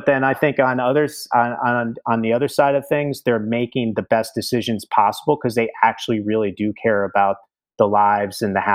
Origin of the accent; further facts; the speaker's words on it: United States; I'm American and I'm a patriot of this country